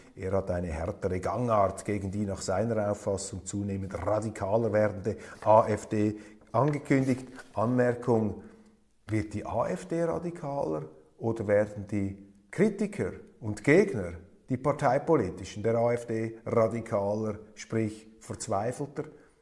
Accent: Switzerland; Nein, meine Damen und Herren, als Schweizer, als 25% Deutscher, halte ich hier fest, Demokratie ist, dass alle miteinander reden.

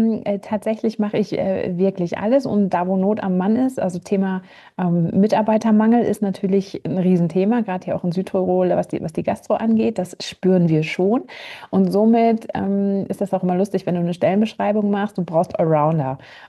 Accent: Hattingen, North Rhine-Westphalia, Germany; also born or lived in Bochum; ich bin ja ursprünglich ein Ruhrpott-Kind. Ich bin ja gebürtige, also geboren bin ich in Bochum, aufgewachsen bin ich in Hattingen.

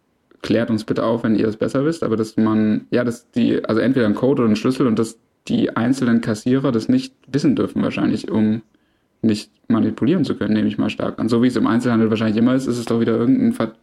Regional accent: Baden-Württemberg, Germany; ich als Schwabe

